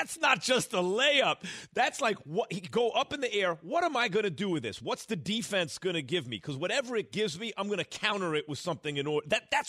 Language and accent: English; New York, United States; Listen, I grew up in New York, right?